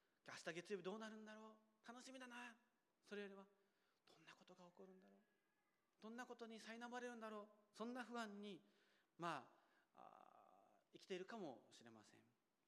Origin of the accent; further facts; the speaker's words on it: Kyushu, Japan; 私九州出身ですから、高崎山というお猿さんの山があります